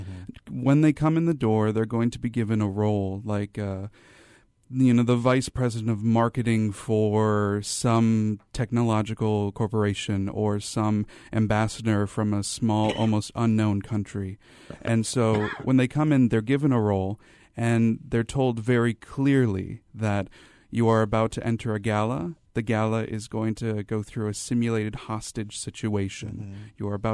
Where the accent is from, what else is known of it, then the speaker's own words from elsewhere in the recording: Midwest, United States; One is I'm Hawaiian myself, but I'm diaspora. I spent most of my life in the Midwestern United States.